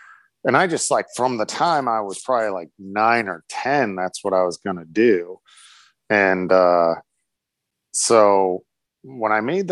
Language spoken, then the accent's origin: English; Warren, Michigan, United States; Yeah, I grew up in Warren.